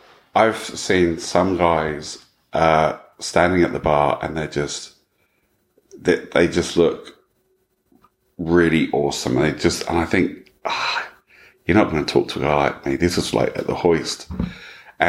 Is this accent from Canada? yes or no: no; England, United Kingdom; I grew up in England